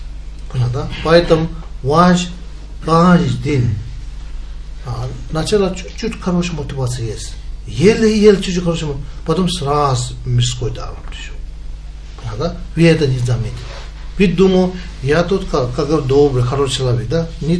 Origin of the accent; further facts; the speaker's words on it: Russia; Russian is a second language; Учитель, я тоже россиянин, да?